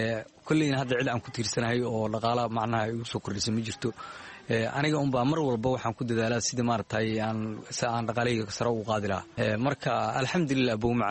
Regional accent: Mogadishu, Banaadir, Somalia; waxaan ka imaaday magaalada muqdisho, muddo 12 sano aan ku noolaa qaxootigan.

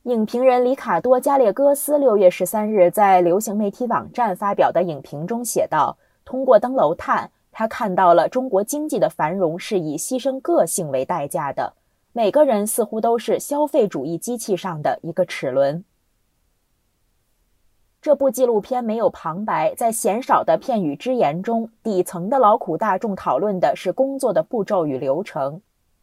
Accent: United States; Chinese is a second language; 我是半个中国人，我妈妈是中国人，但我是在美国长大的，所以我一直很想从传统的角度来理解，因为我的家庭来自那里。

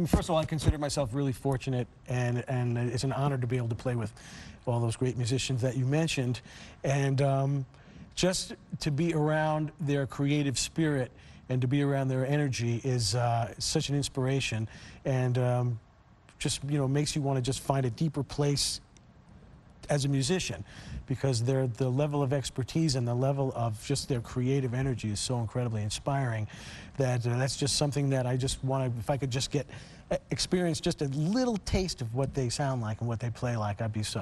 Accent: Long Island, New York, United States; Like when I grew up on Long Island, and there were a lot of great musicians growing up

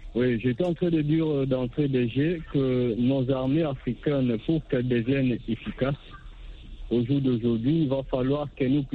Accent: DR Congo; chez nous en RDC

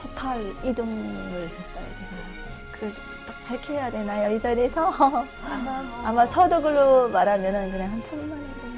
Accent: North Korea; now in South Korea; 이북에서 온 제1호 보물이 오셨다고

